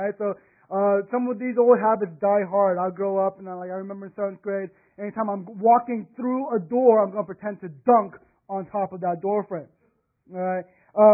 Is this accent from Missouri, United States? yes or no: no; Houston, Texas, United States; I'm from Houston, but he's left-handed.